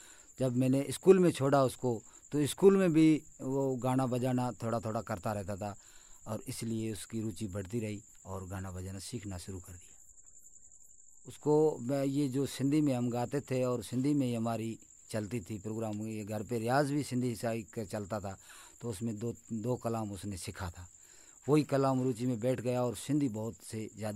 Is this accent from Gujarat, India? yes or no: no; Rikhiyani, Rajasthan, India; और मेरा गांव रिखियानी में